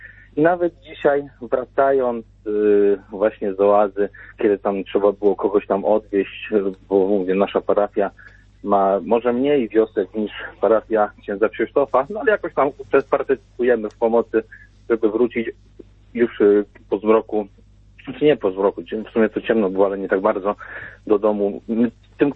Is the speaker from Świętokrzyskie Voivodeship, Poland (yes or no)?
yes; Świętokrzyskie Voivodeship, Poland; Ja w ogóle pochodzę z takiej małej wioski w województwie świętokrzyskim